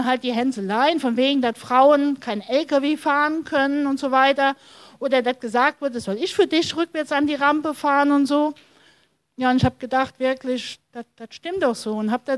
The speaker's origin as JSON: {"language": "German", "region": "North Rhine-Westphalia", "country": "Germany", "tie": "born or raised there", "said": "und es gab auch in dem Siegerland, wo ich aufgewachsen bin, ziemlich viel"}